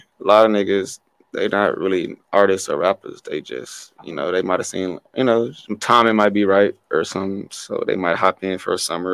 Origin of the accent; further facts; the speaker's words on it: Fort Worth, Texas, United States; also born or lived in Chicago; I was born in Chicago. And I did go to, I graduated high school in Dallas, Texas.